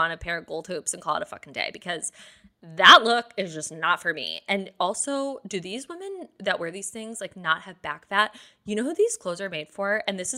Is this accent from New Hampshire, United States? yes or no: no; Detroit, Michigan, United States; But, so I'm from Michigan, obviously, if you don't know that. I'm from Detroit, and I went to visit my friend in Dallas.